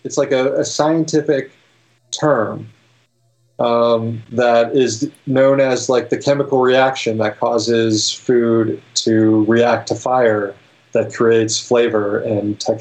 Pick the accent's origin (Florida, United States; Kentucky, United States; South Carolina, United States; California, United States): Florida, United States; I grew up in Florida, so I guess I only have one answer.